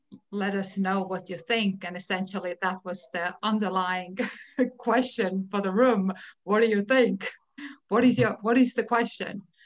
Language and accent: English; Estonia; So I tell them I'm from Estonia. And then they ask, where is that? And then I tell them that's in Eastern Europe.